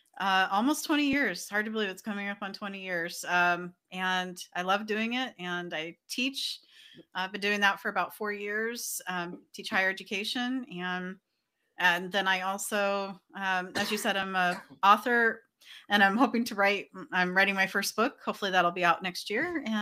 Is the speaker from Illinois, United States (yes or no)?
no; Phoenix, Arizona, United States; Yes, Arizona. I'm a native of Arizona, born and raised in Phoenix, and I live in a suburb of Phoenix now.